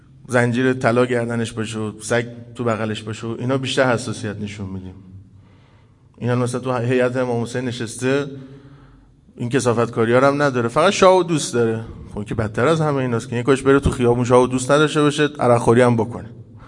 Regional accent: Iran; به عنوان یه ایرانی خجالت کشیدم

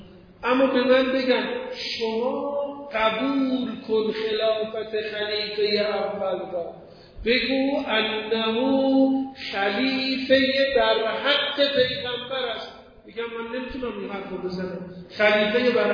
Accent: Iran; ایرانیت من دچار خلل نمیشه، من بازم ایرانی هستم.

